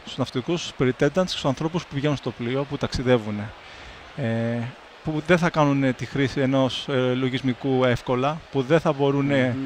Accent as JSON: {"language": "Greek", "town": "Athens", "region": "Attica", "country": "Greece", "said": "Είμαι μισό Ισπανός. Είμαι Έλληνας από Αθήνα και η μητέρα από Σεβίλη."}